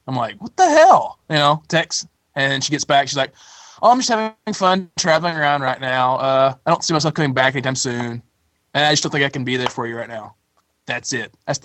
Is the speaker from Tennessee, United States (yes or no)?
yes; Tennessee, United States; now in California, United States; I'm from Tennessee. I've lived in California the last couple of years